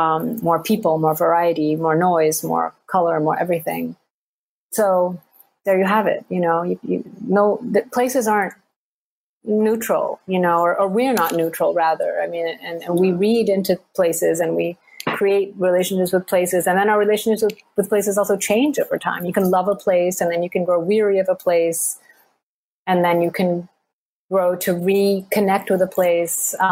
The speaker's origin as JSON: {"language": "English", "country": "United States", "tie": "born or raised there", "said": "You know, I knew this from growing up in the United States."}